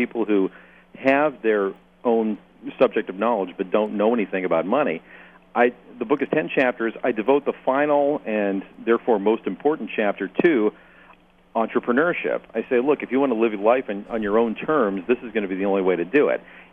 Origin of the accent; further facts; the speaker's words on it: Canada; Well, part of it is for me growing up in Canada, I swore I was going to go the rest of my life without seeing a snowflake.